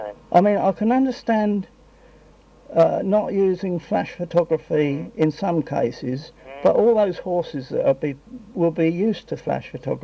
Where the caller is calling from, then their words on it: St Leonards-on-Sea, South East England, United Kingdom; I'm calling from St Leonard's.